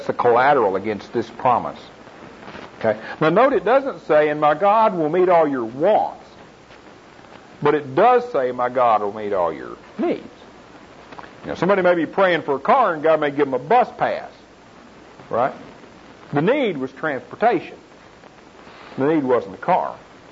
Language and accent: English; Texas, United States; I'm from East Texas, and I'm a little slow, but I can add two and two and get four.